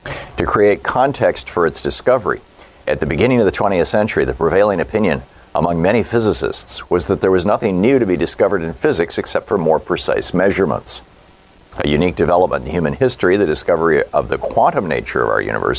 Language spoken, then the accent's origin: English; Lansing, Michigan, United States; Brian in Lansing, Michigan, my hometown.